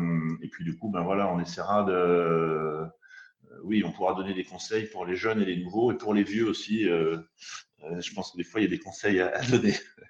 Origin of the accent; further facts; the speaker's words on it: Saint-Étienne, Auvergne-Rhône-Alpes, France; Saint-Étienne, j'adore. Je suis stéphanois, donc ça, c'est cool.